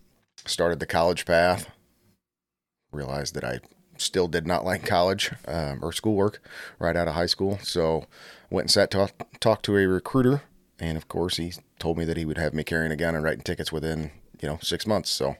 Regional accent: Carrollton, Illinois, United States; I was born and raised around Carrollton.

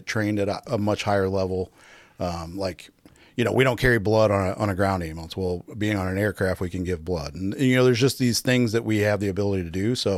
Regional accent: Granite City, Illinois, United States; I grew up in Granite City, Illinois.

